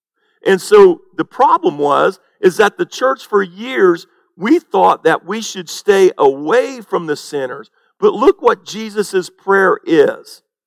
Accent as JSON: {"language": "English", "region": "Indiana", "country": "United States", "said": "Now, that's interesting because I'm from Indiana, and I told you that a million times."}